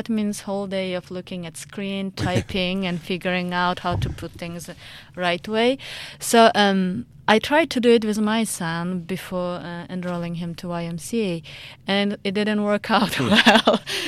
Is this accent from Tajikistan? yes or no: yes; Tajikistan; English is a second language; It's called Tajikistan. Okay. And it's a very tiny country. It was part of Soviet Union in the past, and now it's independent.